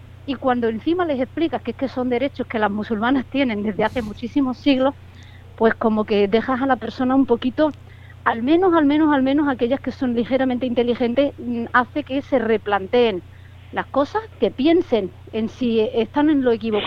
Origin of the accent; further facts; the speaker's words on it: Spain; a fin de cuentas soy española, no sé, ¿cómo queréis que pronuncie mi propio idioma?